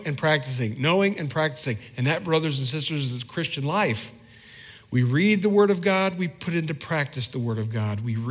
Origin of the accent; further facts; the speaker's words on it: Indiana, United States; I grew up in Indiana. We play basketball in Indiana.